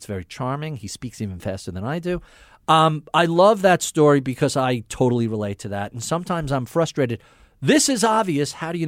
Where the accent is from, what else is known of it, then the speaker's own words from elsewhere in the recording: Brooklyn, New York, United States; I was born in Brooklyn. I lived outside, either in New York or outside of New York my whole life.